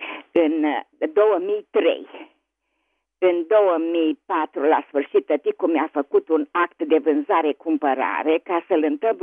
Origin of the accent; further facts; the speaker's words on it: Cluj-Napoca, Cluj County, Romania; și vă sunt din Cluj.